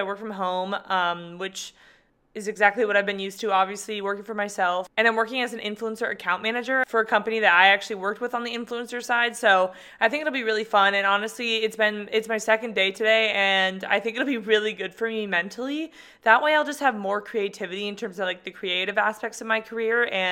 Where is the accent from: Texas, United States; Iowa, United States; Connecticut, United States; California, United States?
California, United States; San Diego; I moved back to San Diego, and that is where I'm from. So I moved back to my hometown from New York City